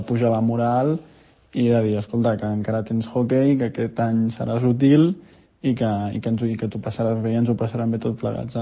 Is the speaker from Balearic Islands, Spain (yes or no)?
no; Cerdanyola, Catalonia, Spain; que soc de Cerdanyola, per mi és com casa meva